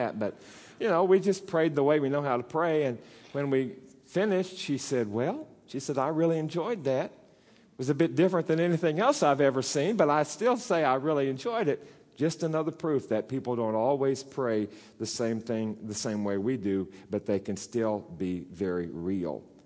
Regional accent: Arkansas, United States; You all know I'm from Arkansas, and that's one of those traditional classic Pentecostal places.

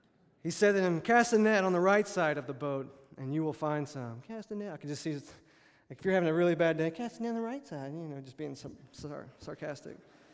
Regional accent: Alabama, United States; Now, I grew up on the Gulf Coast. I grew up on the Mobile Bay.

